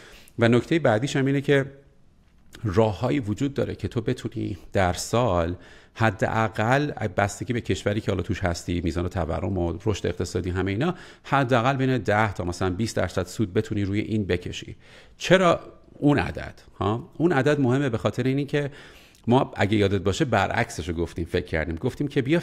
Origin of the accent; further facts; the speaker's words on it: Iran; moved away; من از موقعی از ایران اومدم فکر کنم 17 سال شده از ایران برنگشتم،